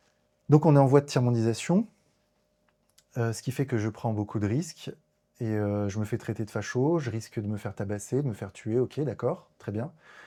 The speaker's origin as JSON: {"language": "French", "country": "Colombia", "tie": "born or raised there", "moved": "yes", "lives_now": "France", "said": "Des scènes que j'aurais pu voir dans les années 80 quand j'étais gamin en Colombie, le voir maintenant en France, c'est dingue."}